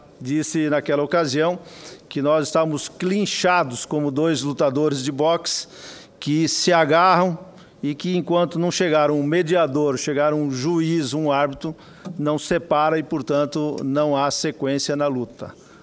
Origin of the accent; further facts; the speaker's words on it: Brazil; como senador, como produtor, como brasileiro